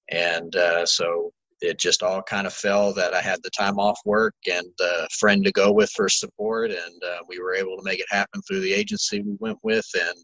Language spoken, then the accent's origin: English; Memphis, Tennessee, United States; now in Arlington, United States; I'm actually from Memphis, Tennessee. Currently live in a little bit outside of Memphis in Arlington, Tennessee.